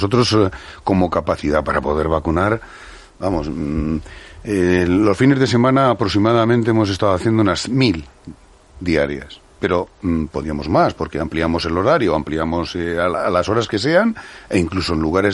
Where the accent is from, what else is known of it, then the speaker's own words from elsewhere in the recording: Regumiel de la Sierra, Castile and León, Spain; yo soy de Burgos, de un pueblo de Burgos que se llama Regumiel de la Sierra, en plena zona del Pico de Urbión, la Laguna Negra, en una magnífica zona.